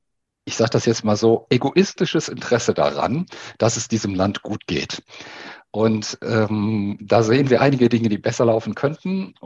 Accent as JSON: {"language": "German", "town": "Essen", "region": "North Rhine-Westphalia", "country": "Germany", "tie": "born there", "said": "Ich bin eigentlich in Essen geboren."}